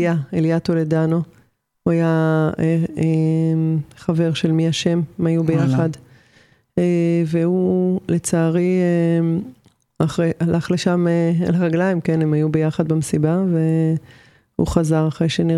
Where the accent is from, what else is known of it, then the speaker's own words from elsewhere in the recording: Rishon LeZion, Central District, Israel; also born or lived in Tel Aviv; אז אני נולדתי בתל אביב, בגיל 5 בערך ההורים שלי עברו לראשון לציון